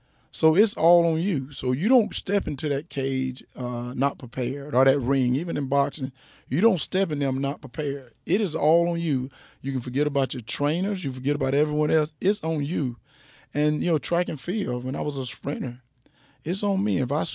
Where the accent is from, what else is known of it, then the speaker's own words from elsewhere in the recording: Georgia, United States; where I grew up in South Georgia